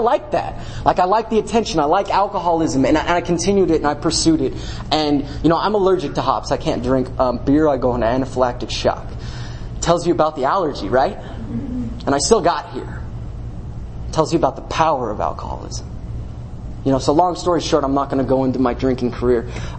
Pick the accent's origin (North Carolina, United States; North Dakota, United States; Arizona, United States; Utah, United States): Utah, United States; Salt Lake City; I'm from Salt Lake City, so I was in the predominant religion up there. You know, I was Mormon, and I was seminary president.